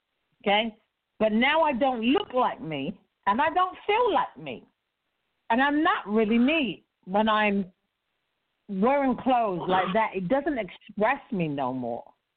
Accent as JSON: {"language": "English", "region": "England", "country": "United Kingdom", "said": "I'm from England. When I wore clothes that I bought in England, it was a problem."}